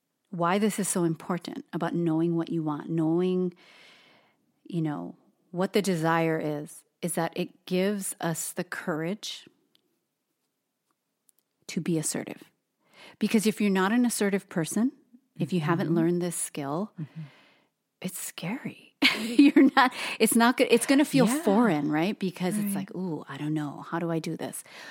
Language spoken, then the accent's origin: English; Hawaii, United States; So Toast and I were both born and raised in Hawaii. So we both have that common upbringing. We're both of Asian descent.